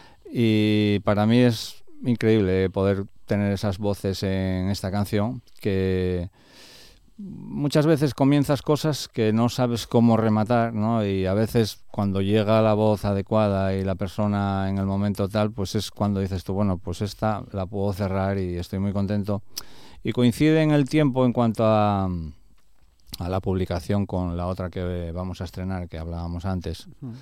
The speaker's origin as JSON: {"language": "Spanish", "country": "Spain", "said": "pero me gusta especialmente que suene más en mi tierra, porque no es fácil que tenga la repercusión que me gustaría, por lo menos en España"}